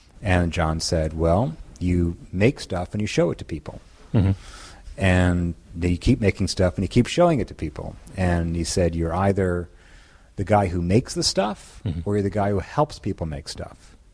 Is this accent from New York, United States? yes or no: yes; Larchmont, New York, United States; I grew up in Larchmont.